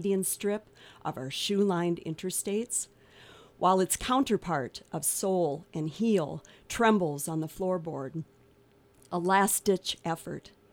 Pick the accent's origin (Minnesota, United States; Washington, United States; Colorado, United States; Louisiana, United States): Minnesota, United States; as you said, we came from Minnesota, and I graduated in May of 2017 with my degree.